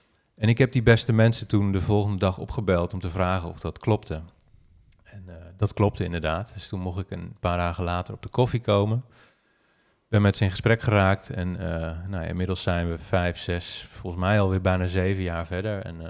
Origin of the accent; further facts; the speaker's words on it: IJssel valley, Netherlands; kustlijn in de IJsselvallei kan komen te liggen. Nou, dat is de regio waar ik woon, dat is de regio waar ik ben opgegroeid.